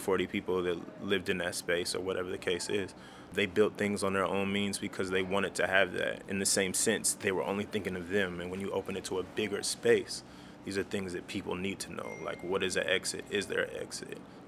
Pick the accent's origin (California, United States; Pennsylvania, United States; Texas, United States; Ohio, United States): California, United States; as a person of color growing up in the Bay Area, in areas where it's predominantly only people of color